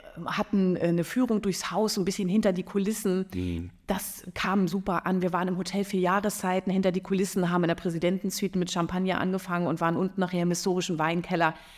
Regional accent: Flensburg, Schleswig-Holstein, Germany; Komme ich aus Flensburg

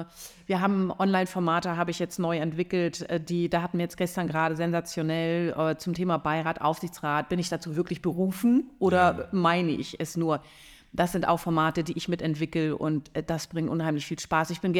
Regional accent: Flensburg, Schleswig-Holstein, Germany; Komme ich aus Flensburg

